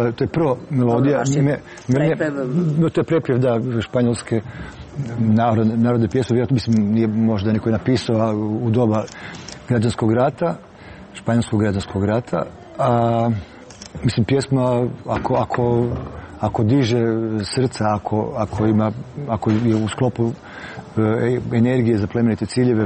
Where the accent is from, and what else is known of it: Krapina-Zagorje County, Croatia